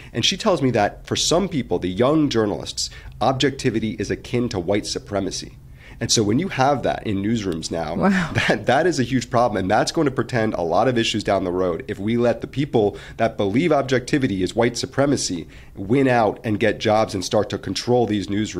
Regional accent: United States; It's part of just being an American, is we get to have these kinds of conversations

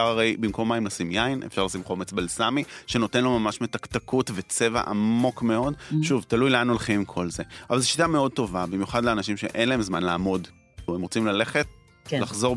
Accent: Warsaw, Masovian Voivodeship, Poland; אני טוב, פולני, גדלתי בוורשה, אני אוהב אוכל מתוק

